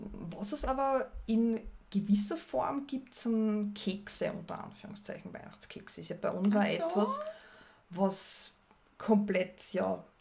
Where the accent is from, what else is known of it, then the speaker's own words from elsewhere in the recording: Austria; nämlich zum Kletzenbrot, das es bei uns in Österreich gibt.